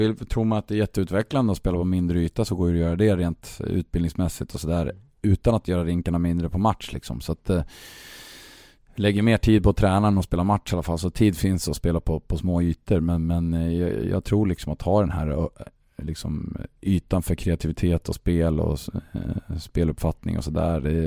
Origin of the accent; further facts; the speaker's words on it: Åkers styckebruk, Södermanland, Sweden; Eller nej, jag är från Åkerstyckebruk